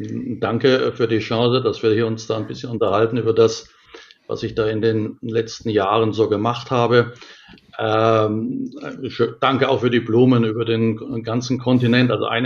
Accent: Nuremberg, Bavaria, Germany; im Großraum Nürnberg, wo ich herkomme

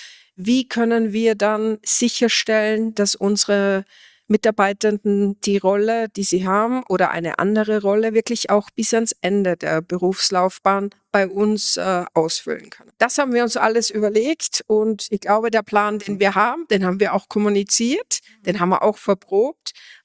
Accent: Austria

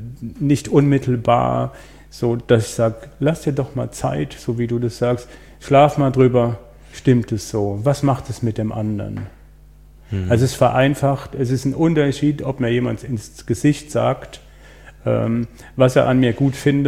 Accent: Baden-Württemberg, Germany; ich komme aus dem Breisgau

